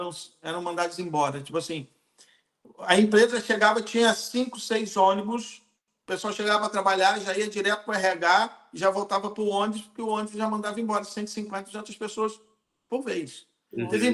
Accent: Rio de Janeiro, Brazil; now in Portugal; Lá na minha região, em Rio das Ostras e Macaé, era a região do petróleo.

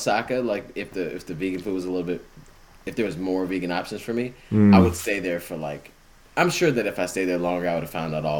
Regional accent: United States; being like an American that doesn't know Japanese, fumbling through like, you know, stores

